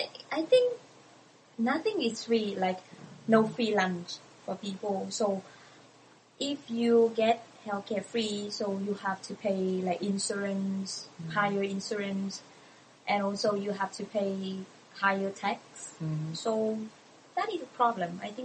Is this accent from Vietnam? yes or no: yes; Vietnam; from Vietnam.